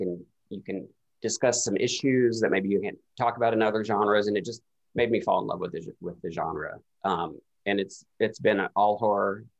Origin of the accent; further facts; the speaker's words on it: Kentucky, United States; I grew up in Eastern Kentucky. We were too poor to go to the theater.